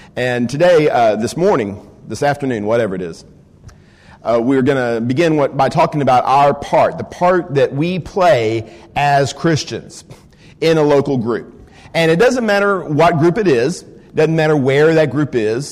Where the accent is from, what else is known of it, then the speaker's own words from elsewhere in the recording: Texas, United States; now in Pensacola, United States; And yes, I am from Texas, like my brother Paul is. I live in Pensacola, Florida now.